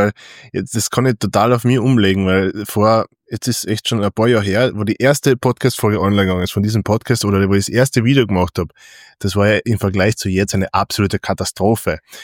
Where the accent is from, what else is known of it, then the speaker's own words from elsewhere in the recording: Carinthia, Austria; weil als Kärntner und ich, weil ich bin halt einfach ich